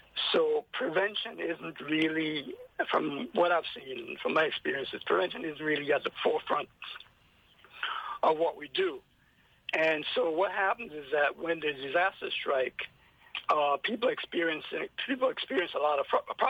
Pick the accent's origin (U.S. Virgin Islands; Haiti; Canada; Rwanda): U.S. Virgin Islands; So I grew up in the Virgin Islands